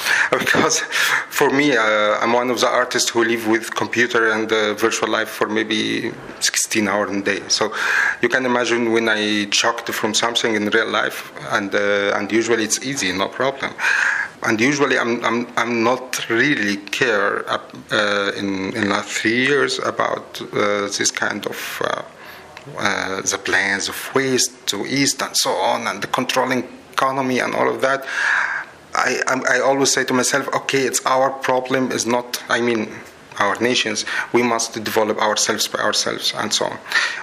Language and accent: English; Cairo, Cairo Governorate, Egypt; And I'm from Egypt, Cairo. I just arrived 2 days ago.